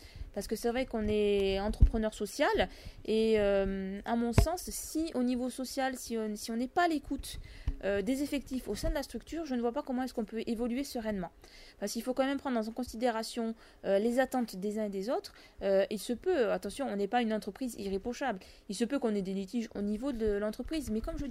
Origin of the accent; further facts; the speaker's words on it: Corsica, France; je suis Corse, je vais pas dénigrer mes compatriotes